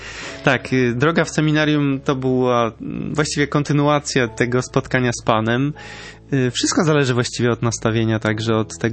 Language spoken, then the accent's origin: Polish; Kielce, Świętokrzyskie Voivodeship, Poland; wróciłem do mojej rodzinnej miejscowości, to były Kielce, z Warszawy, niedaleko, pociągiem.